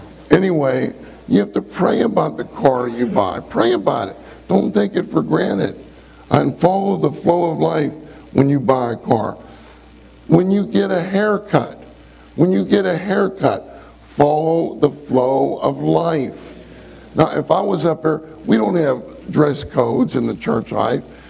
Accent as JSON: {"language": "English", "town": "Pittsburgh", "region": "Pennsylvania", "country": "United States", "tie": "born or raised there", "said": "You know, we didn't have bottled water when I grew up. I grew up in Pittsburgh."}